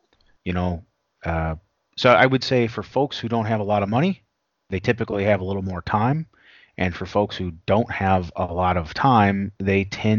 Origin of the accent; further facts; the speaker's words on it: Missouri, United States; it hit my home state and the town I was in Missouri